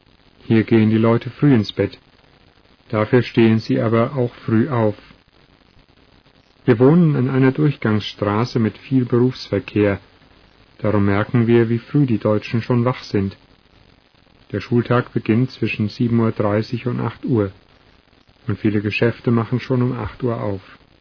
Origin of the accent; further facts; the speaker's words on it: Russia; German is a second language; now in Germany; In meiner Heimat verdunkeln die Menschen die Fenster öfter mit Gardinen, obwohl das in meiner Familie nicht der Fall war. Ich glaube, in Russland würde ein Spezialgeschäft für Rollläden wahrscheinlich pleite machen.